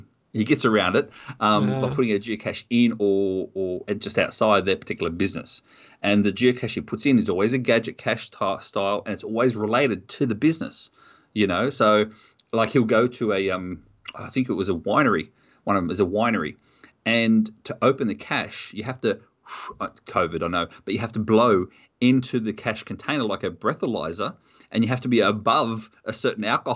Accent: Australia; as an Australian, we grow up on Vegemite.

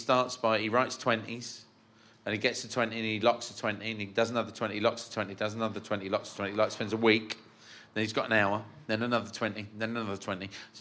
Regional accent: London, United Kingdom; I'm from London.

